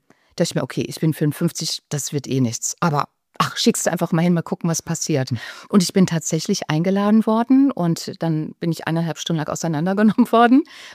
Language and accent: German; North Rhine-Westphalia, Germany; now in Munich, Germany